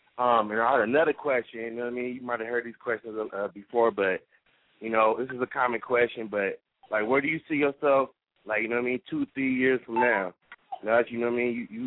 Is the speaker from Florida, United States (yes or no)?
no; Moreno Valley, California, United States; Like, I'm from California. I'm from Reno Valley, California, but I think myself, I stand out as an artist because I don't got that traditional West Coast type flow.